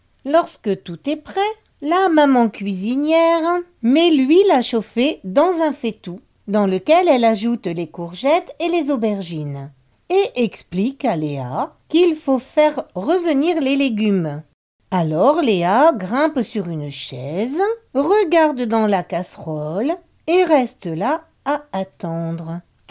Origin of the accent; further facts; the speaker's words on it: Saint-Amand-les-Eaux, Hauts-de-France, France; born there; also born or lived in Annecy; j'ai rendu hommage à ma ville natale, hein, Saint-Amand-les-Eaux